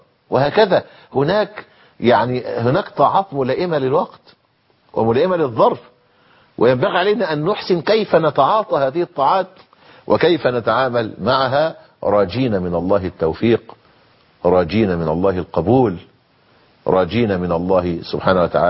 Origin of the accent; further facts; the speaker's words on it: Egypt; القصة دي اثارت عندنا في مصر حفائظ الناس